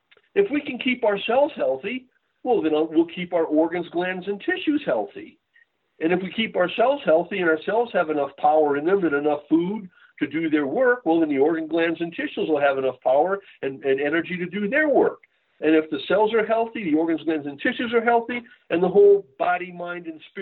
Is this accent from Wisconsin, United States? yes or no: no; Springfield, Massachusetts, United States; I practice healthcare like Dr. John Maloney taught me growing up in Springfield, Mass.